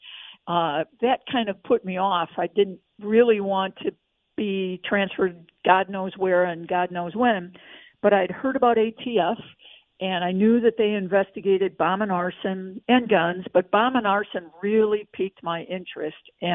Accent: Chicago, Illinois, United States; I was offered the job in Minneapolis, St. Paul, and I'm from the Chicago area, and I did think about it.

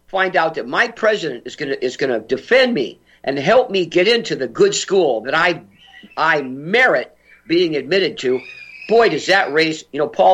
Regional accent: North Dakota, United States; from North Dakota.

